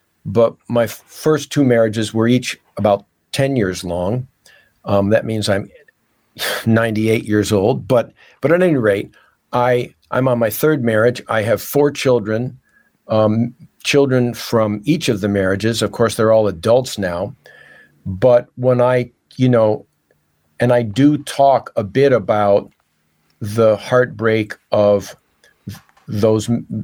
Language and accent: English; Rochester, New York, United States; now in Portland, United States; I was performing in my hometown of Rochester, New York, at a fringe festival there